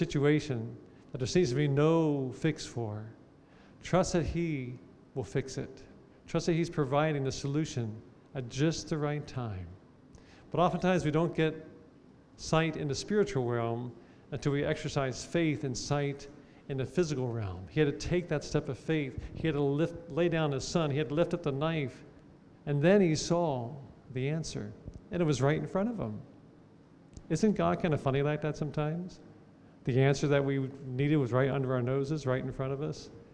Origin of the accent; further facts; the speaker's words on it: Cincinnati, Ohio, United States; I grew up there in Cincinnati. I attended college at the UC and studied engineering.